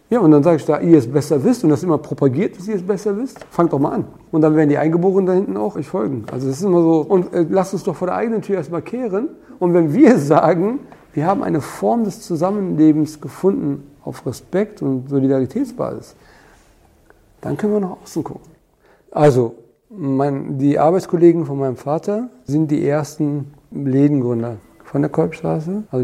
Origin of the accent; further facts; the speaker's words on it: Cologne, North Rhine-Westphalia, Germany; Ich bin in Köln-Porz geboren. Meine Eltern haben eigentlich schon in Flittert gelebt, Köln-Flittert. Und da damals das Porzer Krankenhaus das einzige Krankenhaus war mit Kinderklinik, sind sie nach Porz und da bin ich zur Welt gekommen, aber dann auch direkt nach Flittert gezogen.